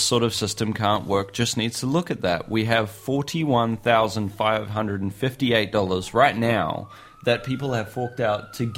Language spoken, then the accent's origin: English; New Zealand; It's like, as an example, as a New Zealander, everybody raves about...